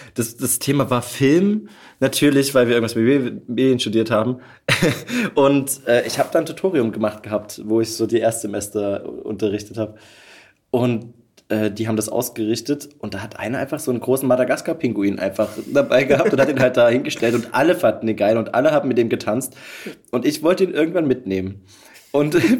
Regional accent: Pirna, Saxony, Germany; in meine Geburtsstadt, nach Pirna, da wo ich auch gewachsen bin.

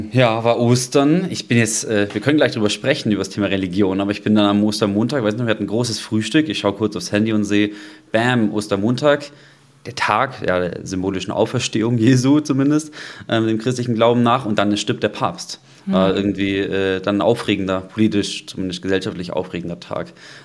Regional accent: Kempten, Bavaria, Germany; katholisch getauft gewesen. Ich bin aus der Kirche ausgetreten vor einiger Zeit. Allerdings bin ich eben auch im erzkonservativen Bayern, sage ich mal, aufgewachsen, bei uns im Allgäu, wo schon auch die katholische Kirche eine gewisse ja, Rolle hat. Auch die evangelische, gerade in Kempten bei uns

